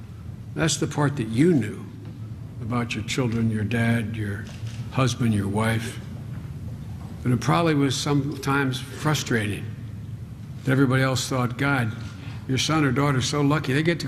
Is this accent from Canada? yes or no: no; Ireland; They think I do it because I'm Irish.